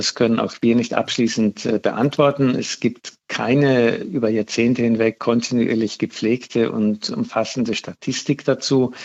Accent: Bavaria, Germany; also auch in meiner Heimatgegend, ich selber stamme aus Bayern, gab es Fälle von rechter Gewalt, die sich zugetragen haben zu der Zeit, als ich dort noch gelebt habe

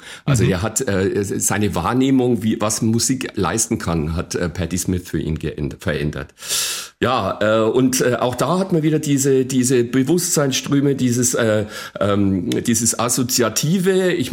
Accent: Bavaria, Germany; ich komme ja aus Bayern, das ist praktisch der Snack überhaupt

